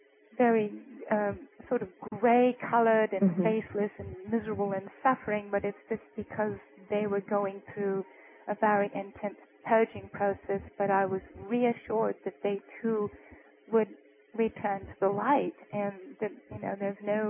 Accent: England, United Kingdom; here I'm from England and you're from the southern part of America.

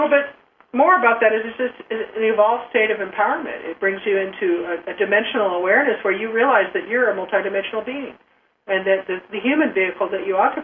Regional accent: Nebraska, United States; I grew up in Nebraska with horses, you know.

